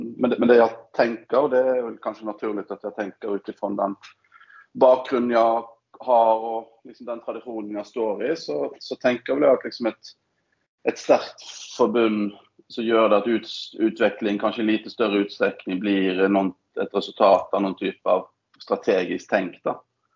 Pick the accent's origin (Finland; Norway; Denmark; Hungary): Norway; now in Sweden; när jag kommer från Norge till Sverige